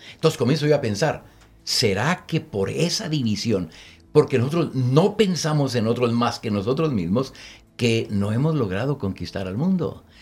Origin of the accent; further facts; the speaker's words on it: Mexico; Yo soy mexicano y ya con 47, casi 48 años en el ministerio.